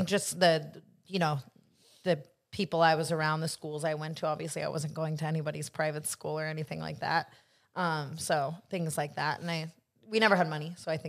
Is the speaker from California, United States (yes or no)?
no; Las Vegas, Nevada, United States; But, growing up in Vegas was really crazy.